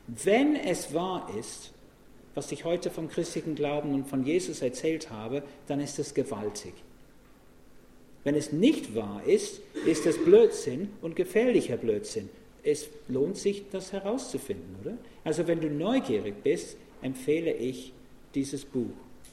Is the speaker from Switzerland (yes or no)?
no; England, United Kingdom; Gott hat mir ein Gehirn gegeben, auch als Engländer.